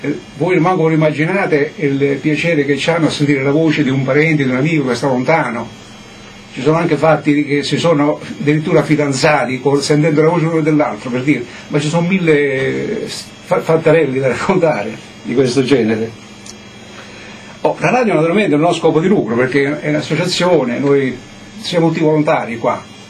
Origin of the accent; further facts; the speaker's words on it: Naples, Campania, Italy; Io sono napoletano